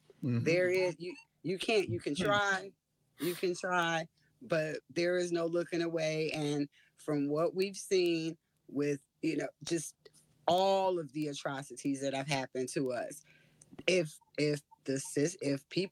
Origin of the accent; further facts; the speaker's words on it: South Africa; born there; I was born in South Africa.